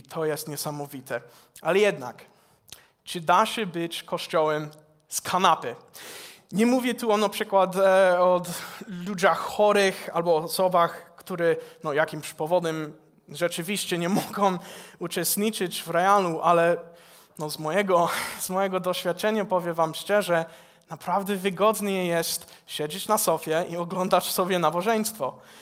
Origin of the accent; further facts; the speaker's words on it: United States; Polish is a second language; now in Poland; Ja pochodzę ze Stanów Zjednoczonych, jestem misjonarzem. Służę tutaj w Polsce w Stowarzyszeniu Fala od mniej więcej 2,5 roku.